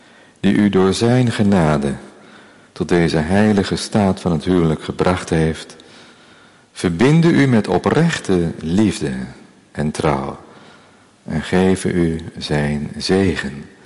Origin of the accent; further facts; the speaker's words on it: Delft, South Holland, Netherlands; Nou, ik kom zelf uit Delft en daar heb je een heel klein plaatsje